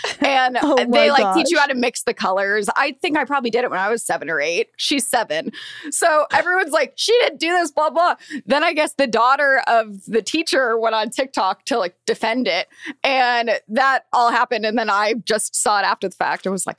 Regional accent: Thousand Oaks, California, United States; And then I'm like, oh yeah, they live in Calabasas. So I grew up in Thousand Oaks.

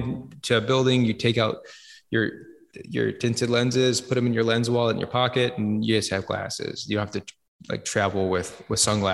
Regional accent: Minneapolis, Minnesota, United States; I'm from Minneapolis and, you know, that's the home of 3M

